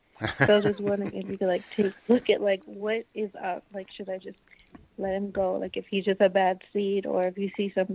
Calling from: New York, United States; My name is … I'm calling from New York.

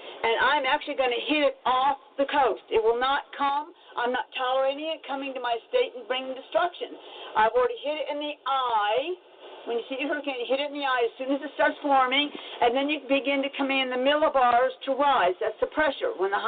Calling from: Florida, United States; I'm here live from Florida, and guess what? I'm not getting in the wagon train that's leaving here.

